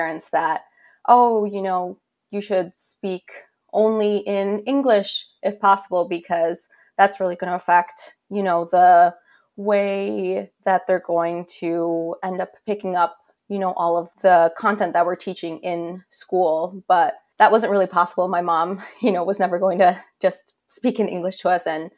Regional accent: Minnesota, United States; So I am first gen. My family is from Guanajuato, Mexico. So I grew up here in the United States, mainly in Minnesota.

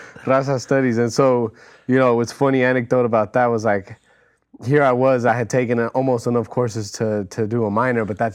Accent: San Francisco, California, United States; But, you know, growing up in Noe Valley, there at home, it wasn't prevalent, but there was art stores nearby.

